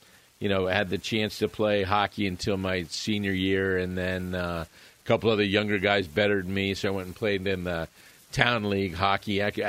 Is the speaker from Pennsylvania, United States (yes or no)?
no; Old Greenwich, Connecticut, United States; I think it was pretty cool. I'll never forget coming over the rise on Lockwood Avenue.